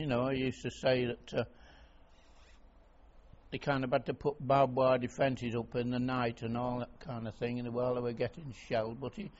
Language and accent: English; Manchester, North West England, United Kingdom; born there; I was born in Mossside, Manchester, on the 31st of March, 1921.